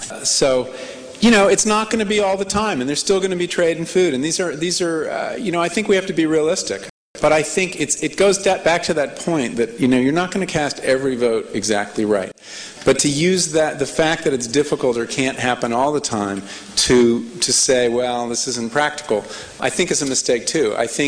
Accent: New England, United States; I'm from New England, and I tried very hard to eat locally there, and there is a lot you can do for half the year.

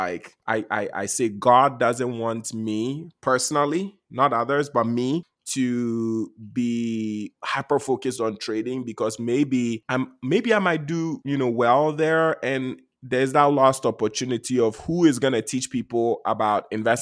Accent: Ghana; Because I was born and raised in Ghana.

